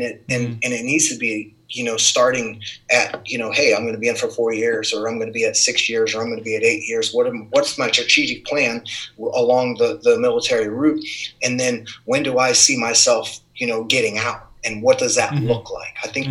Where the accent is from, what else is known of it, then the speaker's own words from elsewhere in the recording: Waynesburg, Pennsylvania, United States; I grew up in Waynesburg, Pennsylvania, on a farm, 130-acre farm that was on a dirt road.